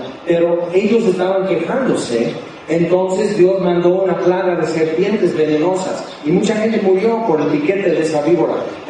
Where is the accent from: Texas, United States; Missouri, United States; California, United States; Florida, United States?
California, United States; Yo crecí en California, entonces yo no, realmente no me espantan los temblores